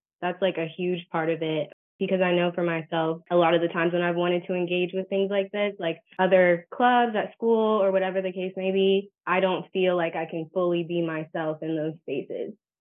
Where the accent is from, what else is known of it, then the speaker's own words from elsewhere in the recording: Oakland, California, United States; But like on the flip side of that, growing up in Oakland, like we have, you know, beautiful like regional parks